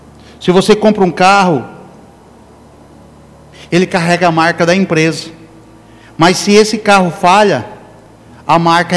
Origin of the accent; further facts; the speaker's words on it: Pernambuco, Brazil; born there; eu nasci, foi na parteira lá no Pernambuco, num chão pisado. Era parteira, não tinha hospital.